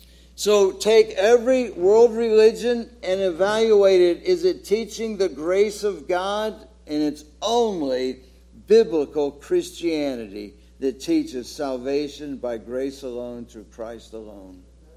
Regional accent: St. Petersburg, Florida, United States; There's a familiar hymn that, as a boy growing up in First Missionary Church in St. Petersburg, Florida, this was the hymn that we would always sing after communion.

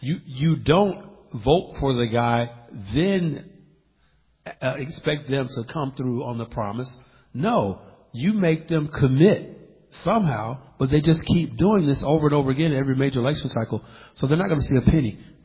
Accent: Atlanta, Georgia, United States; in the zip code where I grew up at in Atlanta, yeah, we need to plant a Reformed church over there on Martin Luther King Jr. Boulevard.

